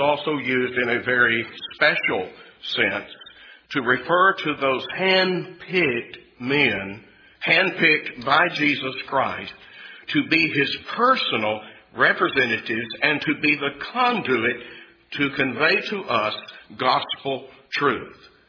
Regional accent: Texas, United States; I don't know if that's a Texas expression. I'm from Texas. Y'all know what that means?

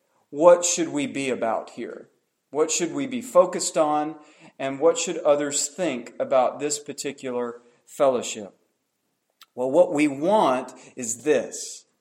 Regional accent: Florida, United States; now in North Carolina, United States; I grew up in Florida, as I said, and we often thought about North Carolina because my mom always wanted to come to North Carolina, which is funny because here I is now in North Carolina.

